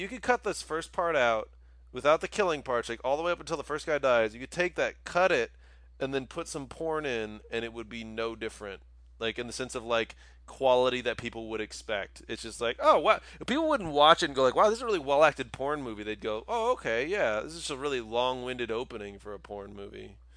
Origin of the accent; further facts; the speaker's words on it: Texas, United States; Oh, yeah, I think the problem is that I'm from Texas, so it's like, this doesn't feel genuine.